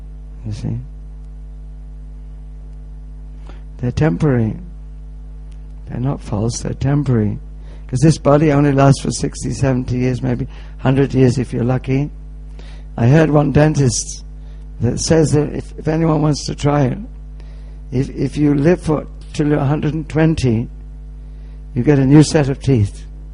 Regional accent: United Kingdom; this is me. I'm British.

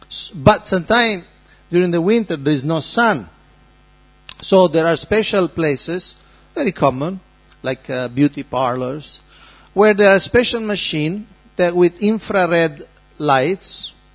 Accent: Italy; Because I come from Italy, I come from the West.

